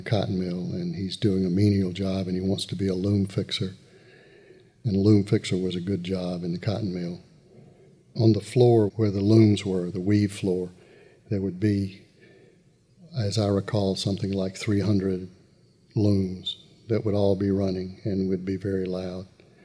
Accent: the South, United States; accent: Southern; But the Southern accent is my accent, and I just have to torque it up a little bit and change the syntax and the grammar a little bit to make that voice.

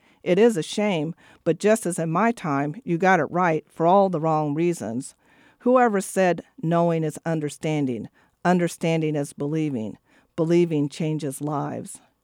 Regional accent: Kansas, United States; I grew up in Wyandotte County, started taking classes at the community college where Phil Miller was teaching.

